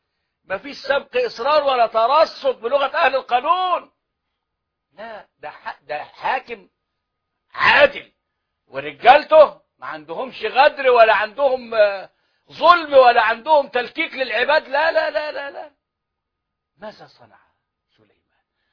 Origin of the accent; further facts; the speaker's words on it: Mit Antar, Dakahlia, Egypt; أنا والله لازلت أذكر وأنا طفل في في الخمسينات، في أوائل الخمسينات، في قريتنا ميت عنتر بينها وبين المنصورة نهر النيل،